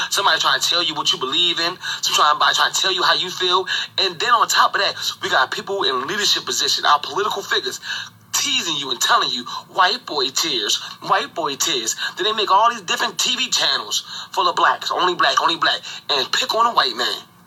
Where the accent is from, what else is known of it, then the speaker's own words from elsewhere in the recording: United States; I'm an American, you're an American. And you can be proud of being a white American. I'm proud of being a black American.